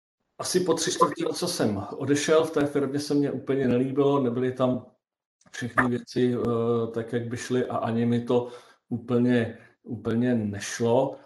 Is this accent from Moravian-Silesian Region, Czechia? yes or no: no; Rakovník, Central Bohemian Region, Czechia; jsem z Rakovníka, respektive z malé vesničky od Rakovníka. Letos mi bylo 55 let